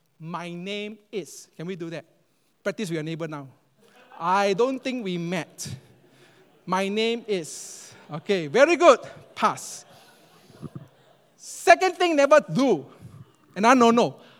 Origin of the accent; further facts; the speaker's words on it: Singapore; I'm Singaporean, but un-Singaporean.